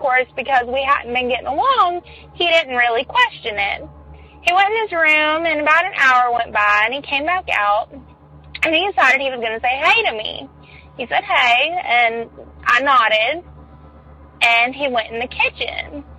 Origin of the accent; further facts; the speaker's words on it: Florida, United States; I'm from Florida.